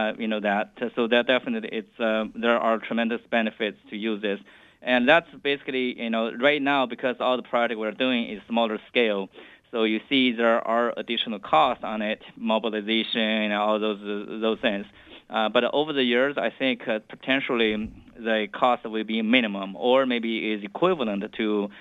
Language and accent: English; Texas, United States; moved away as an adult; now in Michigan, United States; And I came from South Texas in about 20 years ago to Michigan.